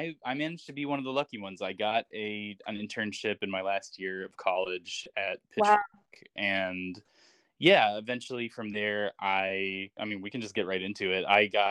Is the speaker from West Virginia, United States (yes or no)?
yes; West Virginia, United States; also born or lived in Illinois / Michigan; Yeah, I grew up in West Virginia. I went to college in Chicago. Lived in Michigan for 10 years after that.